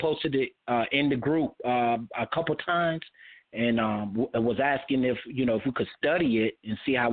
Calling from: Greenville, South Carolina, United States; Brother Johnny X, I'm calling from the Greenville area of South Carolina.

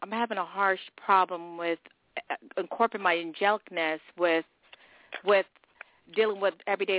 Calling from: New Britain, Connecticut, United States; I'm calling from Connecticut. … I'm calling from New Britain, Connecticut.

